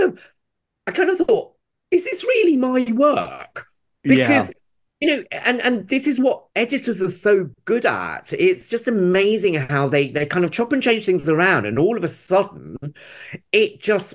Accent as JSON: {"language": "English", "town": "Mombasa", "region": "Mombasa County", "country": "Kenya", "tie": "born there", "said": "So I was born in Mombasa in Kenya."}